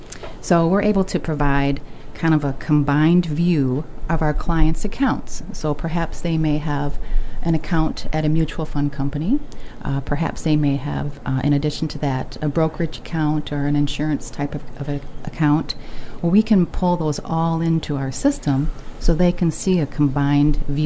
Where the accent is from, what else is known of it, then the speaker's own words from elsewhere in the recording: Petoskey, Michigan, United States; now in Traverse City, United States; Sure. I was actually born and raised in Petoskey, Michigan.